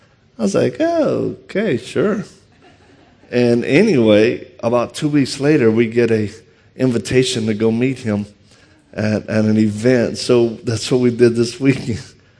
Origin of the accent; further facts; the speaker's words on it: Louisiana, United States; And I'm originally from Louisiana, so if you detect an accent, I got one.